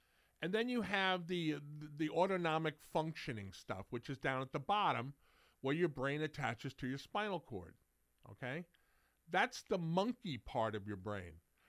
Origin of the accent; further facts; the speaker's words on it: New York City, New York, United States; because I grew up in New York City and I worked at Macy's.